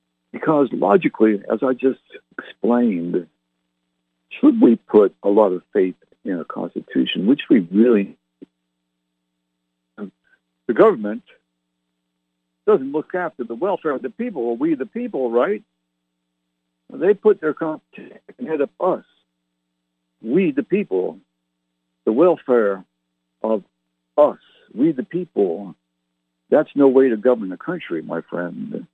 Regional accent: England, United Kingdom; let me stop right there and explain why we're English rock and roll band. The fair perspective being English, not having lived in America, at least not now.

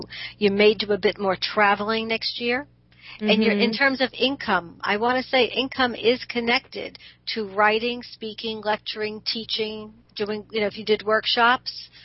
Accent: Brooklyn, New York, United States; No, I grew up in Brooklyn. I spent my first almost 30 years in Brooklyn.

